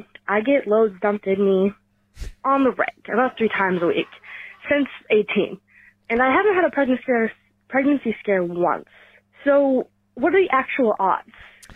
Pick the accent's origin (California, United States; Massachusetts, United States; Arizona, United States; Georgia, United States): Massachusetts, United States; Boston; from Boston.